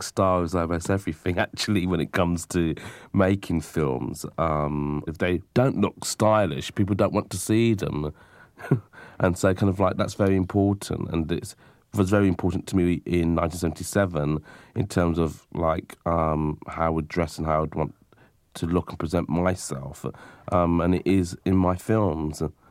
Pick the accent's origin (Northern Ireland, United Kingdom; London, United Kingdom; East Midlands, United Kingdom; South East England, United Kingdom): London, United Kingdom; where I grew up in East London, which was a traditionally kind of working class area and a traditionally an immigrant area, it was quite a tough area too.